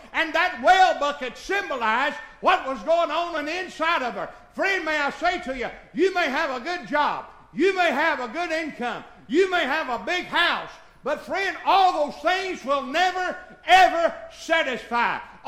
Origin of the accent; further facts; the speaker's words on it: Reedsville, United States; Brother Danny, when I grew up in Reedsville, we lived on the other side of the track.